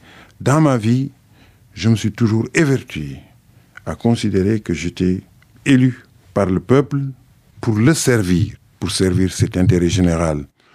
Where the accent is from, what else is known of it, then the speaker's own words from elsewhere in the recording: Saint-Louis, Senegal; also born or lived in Louga; j'ai été élevé à Saint-Louis, mais comme vous l'avez rappelé au début de cette émission, je suis né à Louga.